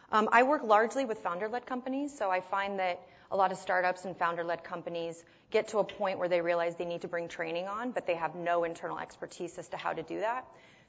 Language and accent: English; Colorado, United States; I was born and raised in Colorado, where I still live today.